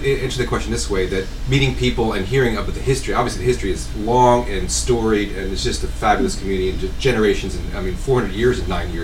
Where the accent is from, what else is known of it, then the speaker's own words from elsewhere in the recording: New Jersey, United States; I've been coming to Boston. I'm from Jersey originally.